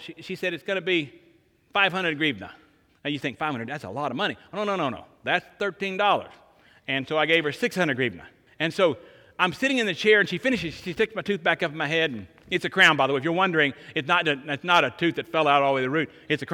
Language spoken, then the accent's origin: English; the South, United States; I'm from the South.